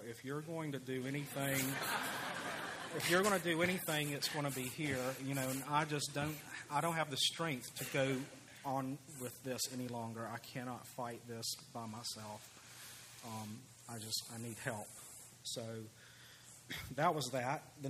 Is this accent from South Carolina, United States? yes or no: yes; South Carolina, United States; I'm from South Carolina, so if anybody needs translation, you'll have to see me later.